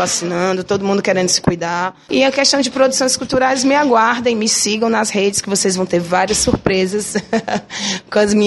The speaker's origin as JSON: {"language": "Portuguese", "town": "Fortaleza", "region": "Ceará", "country": "Brazil", "tie": "born or raised there", "said": "Sou cearense, nascida e criada aqui, nasci no Papiculi, no Hospital Geral. Sou super daqui, nascida e criada aqui"}